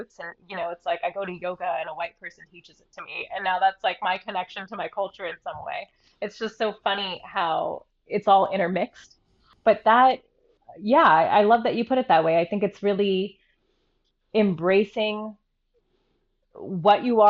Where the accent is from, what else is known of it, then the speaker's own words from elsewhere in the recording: United States; There were times, you know, especially growing up in America where like I was not even proud to be Indian.